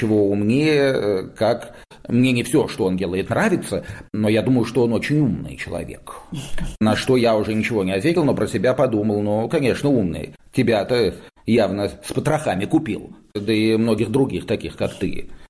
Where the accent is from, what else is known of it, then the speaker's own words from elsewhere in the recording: Russia; зная, что я из России